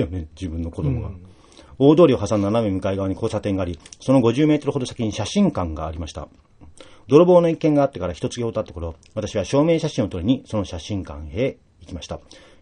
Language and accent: Japanese; Mito, Ibaraki, Japan; moved away as an adult; now in Hokuto, Japan; 私は茨城県水戸市出身、夫の転勤で15年ほど前に山梨県に引っ越してまいりました。甲府伊沢と転々とし、現在は北斗市の白州町に住んでおります。